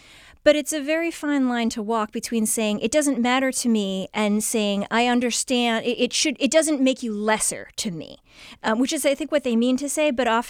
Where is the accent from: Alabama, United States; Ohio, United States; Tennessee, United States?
Ohio, United States; Shaker Heights; Well, I remember in the 90s when I was growing up in Shaker Heights